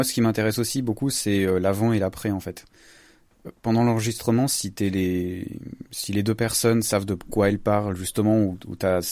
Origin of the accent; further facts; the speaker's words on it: Switzerland; Bon, moi, je suis suisse